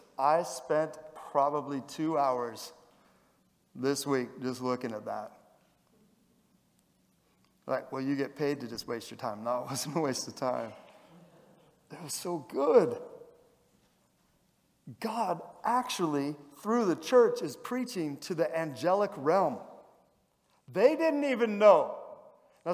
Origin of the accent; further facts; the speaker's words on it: United States; I'm an American, unashamedly, born and raised.